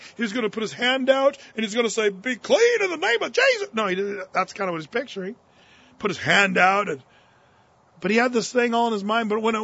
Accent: Portland, Oregon, United States; Because, you know, we come from Portland, Oregon, and we're like, okay, there's the Willamette, there's the Columbia, and there's the Jordan.

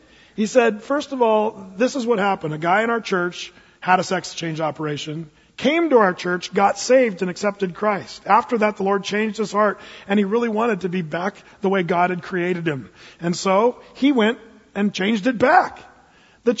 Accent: Jacksonville, Oregon, United States; I said, well, I'm from Southern Oregon, Jacksonville, Applegate.

